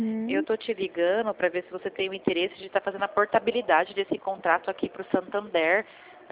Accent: Presidente Prudente, São Paulo, Brazil; Eu sou daqui do estado de São Paulo, Presidente Prudente.

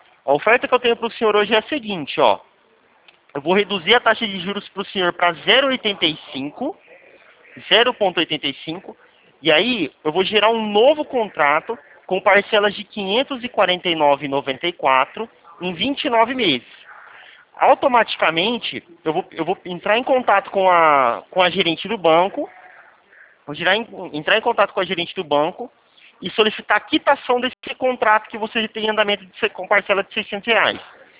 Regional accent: Presidente Prudente, São Paulo, Brazil; Eu sou de Presidente Prudente, São Paulo.

